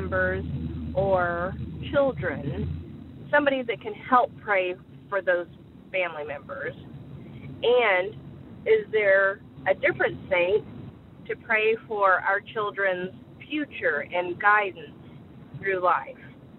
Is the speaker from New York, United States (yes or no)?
no; La Vernia, Texas, United States; I am from Lavernia, Texas.